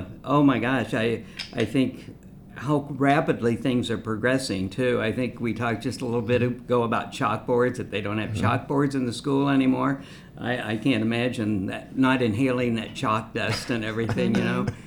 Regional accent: Alexis, Illinois, United States; now in Aledo, United States; And living in Alexis, I grew up in Alexis, but Alexis and Aledo were big rivals.

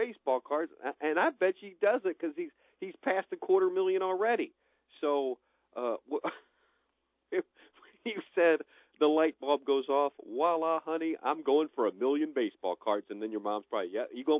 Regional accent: Annawan, Illinois, United States; I grew up, you know, collecting them when I grew up in Anawan

